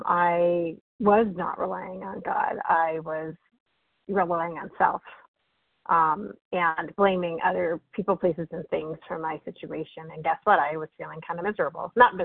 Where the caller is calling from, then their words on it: Massachusetts, United States; from Massachusetts.